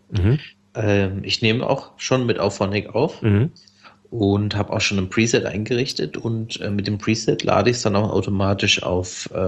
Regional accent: Baden-Württemberg, Germany; Ich bin ja aus dem Schwarzwald.

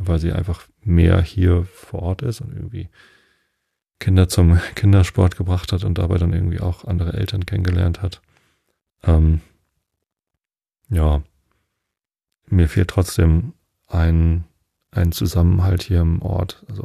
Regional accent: Wistedt, Lower Saxony, Germany; Ich habe ja meine Jugend in Wisted verbracht. Das ist 2 Dörfer weiter. Also gelte ich schon mal nicht als Karkensdorfer. Außerdem habe ich 11 Jahre in der Stadt gelebt.

